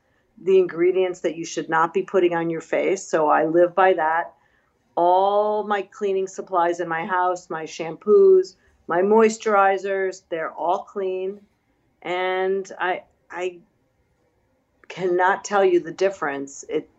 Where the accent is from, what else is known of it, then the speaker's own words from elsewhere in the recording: Chicago, Illinois, United States; now in New York, United States; growing up in Chicago in the suburbs, I was not a health nut.